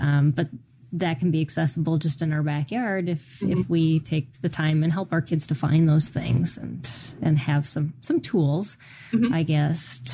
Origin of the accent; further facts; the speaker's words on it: Minnesota, United States; I grew up in Minnesota and we would take week trips up to the Boundary